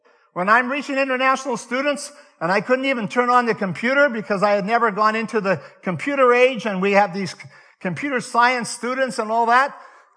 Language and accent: English; Netherlands; our children were born in Europe, and I speak some Dutch because I'm originally from Holland.